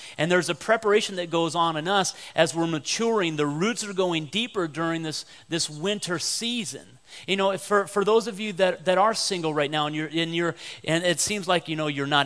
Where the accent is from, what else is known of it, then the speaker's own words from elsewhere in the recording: Pennsylvania, United States; and I was from Western Pennsylvania, and we met in Oklahoma at Bible school the first week there